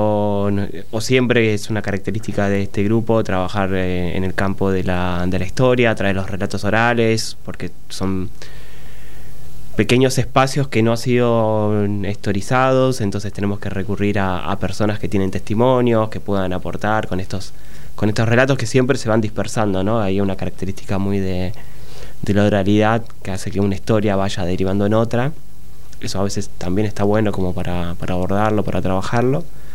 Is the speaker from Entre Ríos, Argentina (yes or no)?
no; Santa Fe, Argentina; Es el colectivo que tengo con artistas de mi pueblo, de la provincia de Santa Fe.